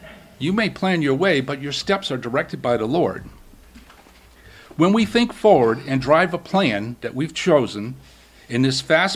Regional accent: Massachusetts, United States; I went back to where I grew up in central Massachusetts. You probably can tell by my accent.

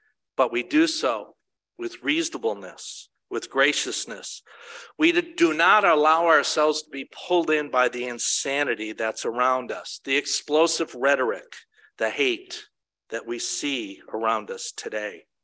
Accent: Milwaukee, Wisconsin, United States; Kathy and I grew up in Milwaukee.

